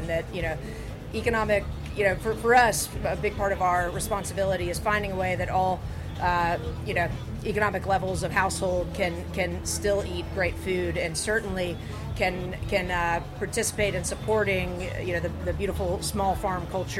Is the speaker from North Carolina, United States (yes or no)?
yes; Raleigh, North Carolina, United States; I'm from Raleigh, North Carolina, and, you know, we're obviously very entrenched in barbecue culture.